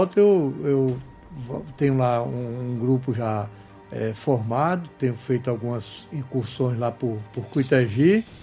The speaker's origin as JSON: {"language": "Portuguese", "town": "João Pessoa", "region": "Paraíba", "country": "Brazil", "tie": "born or raised there", "said": "eu obtive mais votos em Princesa do que em João Pessoa, terra onde eu nasci, onde me criei, fui parlamentar por 20 anos"}